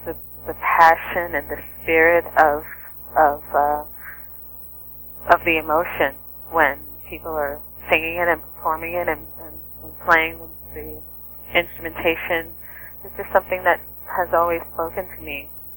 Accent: New York City, New York, United States; And we grew up in New York City.

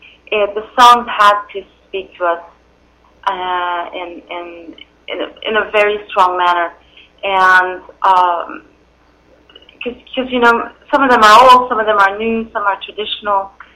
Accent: Quebec, Canada; Well, I was a tiny little girl growing up in Quebec and loved to sing

